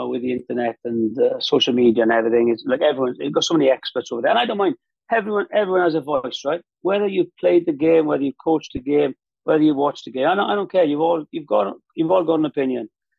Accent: Wales, United Kingdom; Wales, because I was representing Wales at the time, singing the … that's like my home country.

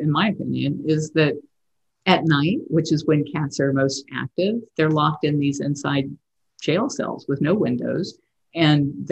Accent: Tampa, Florida, United States; also born or lived in San Antonio, Texas / West Virginia; I was born in San Antonio, Texas, at the Air Force Base, but my father was only in for one session, which I think are like three, four years. And then we moved back to Tampa and then to West Virginia and then back to Tampa.

